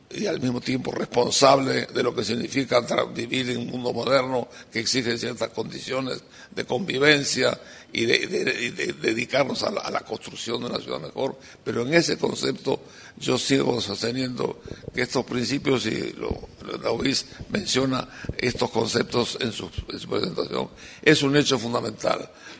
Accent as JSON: {"language": "Spanish", "region": "Montevideo", "country": "Uruguay", "tie": "born or raised there", "also_born_or_lived": "Spain", "said": "Yo soy español, yo nací en España, soy uruguayo, pero nací en España, vine de 3 años. Y mis padres tenían un pequeño almacén en el Reducto, la calle Guaycurú y Colorado. Y ahí vivíamos"}